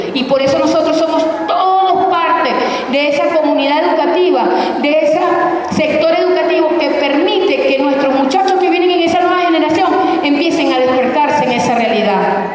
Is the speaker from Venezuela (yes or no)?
yes; Venezuela; nosotros somos venezolanos de gentilicio, somos bolivarianos y ahora chavistas.